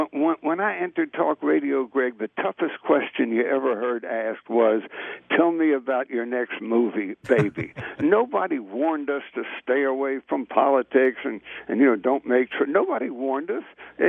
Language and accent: English; North Carolina, United States; I'm from North Carolina. To me, a public figure at that time was anybody who'd done jury duty.